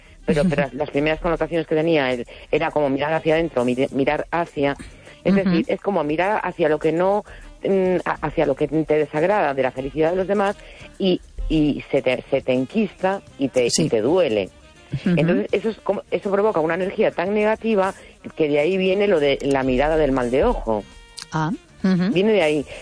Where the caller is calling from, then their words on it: A Coruña, Galicia, Spain; de La Coruña.